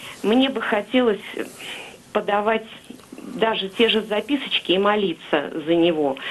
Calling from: Moscow, Russia; я звоню из Москвы.

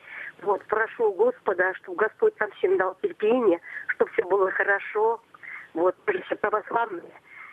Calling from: Novomoskovsk, Tula Oblast, Russia; Я звоню из Тульской области, город Новомосковск. Вот

